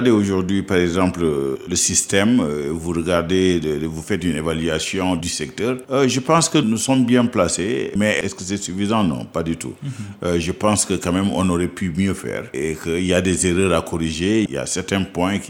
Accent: Dakar, Senegal; moved away as an adult; also born or lived in Tunisia; now in Canada; j'ai fait mes études à Dakar, j'ai grandi à Dakar et puis j'ai fait mon baccalauréat à Dakar

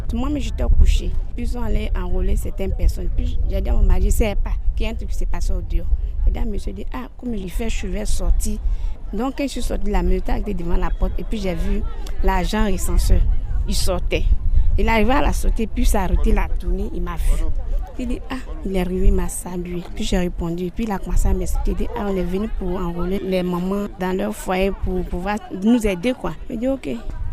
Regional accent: Azopé, Côte d’Ivoire; Je viens plus précisément d'Azopé.

